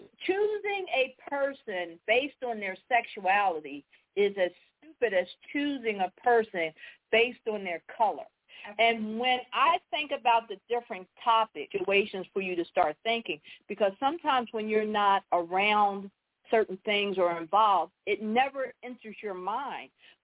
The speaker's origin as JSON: {"language": "English", "town": "Philadelphia", "region": "Pennsylvania", "country": "United States", "said": "remember that I'm from Philly, but the issues that I touch on are the same issues across the United States and across the world."}